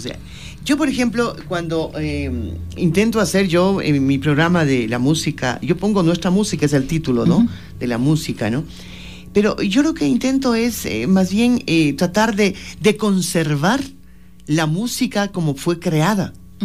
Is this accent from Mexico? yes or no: no; Ecuador; Entonces, yo como ecuatoriana, realmente como que en algo discrepo